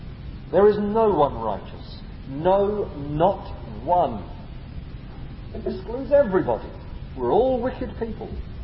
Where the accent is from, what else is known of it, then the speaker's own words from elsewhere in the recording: England, United Kingdom; Yes, I think all of us, bar one this morning, would say that we're English.